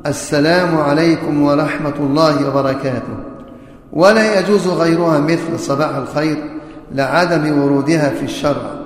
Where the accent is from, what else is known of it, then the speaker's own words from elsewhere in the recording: Egypt; عدد النساء عندنا في مصر والمدرسات أكثر من عدد المدرسين